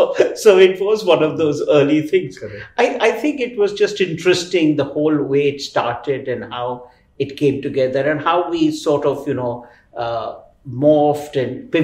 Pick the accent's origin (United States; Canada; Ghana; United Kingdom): United Kingdom; London; born there; Fortunately, I was born in London, so I didn't have issues of a visa